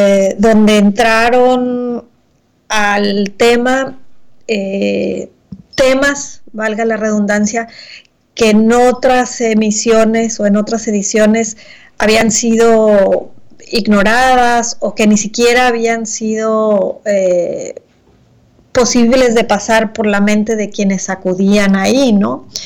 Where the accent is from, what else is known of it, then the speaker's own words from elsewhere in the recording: Mexico; una mexicana que representa una gran parte de lo que somos los mexicanos, ¿no?